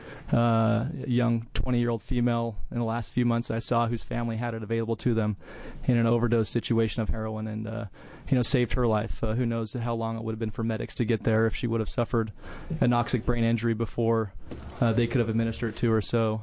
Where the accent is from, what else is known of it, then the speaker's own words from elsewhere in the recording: Portland, Oregon, United States; I come from the Portland area representing the OMA and the Oregon chapter for the American College of Emergency Physicians.